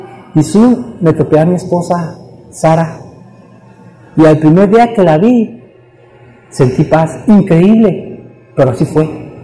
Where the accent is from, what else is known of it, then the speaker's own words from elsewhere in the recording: Mexico; Soy el único mexicano de 300, 500 personas en la iglesia.